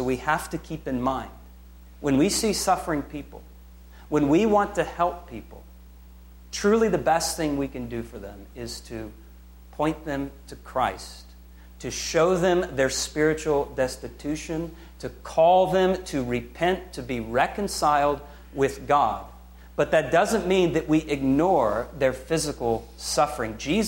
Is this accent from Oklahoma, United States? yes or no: yes; Oklahoma, United States; I grew up in Oklahoma. I've seen fanaticism with football.